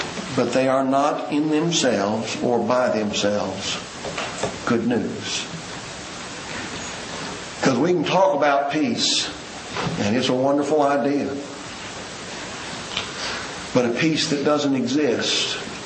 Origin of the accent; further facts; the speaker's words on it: Southeast, United States; Don and I come from similar backgrounds in that we come from the Southeast. and the kind of free willism that dominates there.